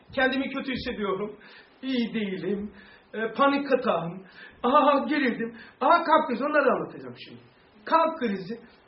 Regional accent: Black Sea Region, Turkey; Ben Karadeniz'de olduğum için oralı olanlar varsa güzel misin? Oralıyım.

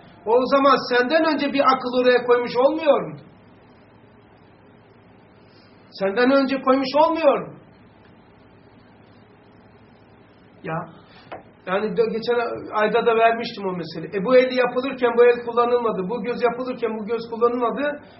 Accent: İçerenköy, Istanbul, Turkey; Ama ben şu anda bak İçeren köyde büyümüşüm.

